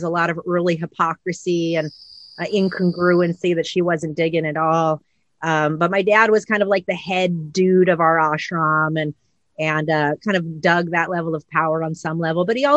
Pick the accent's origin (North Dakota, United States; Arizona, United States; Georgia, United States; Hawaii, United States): Arizona, United States; Phoenix; But I was born and raised in Phoenix.